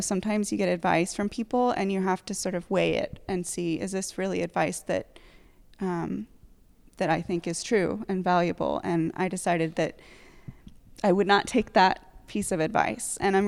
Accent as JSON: {"language": "English", "town": "Austin", "region": "Texas", "country": "United States", "tie": "born or raised there", "said": "I was growing up in Austin, Texas. I went to the University of Texas at Austin."}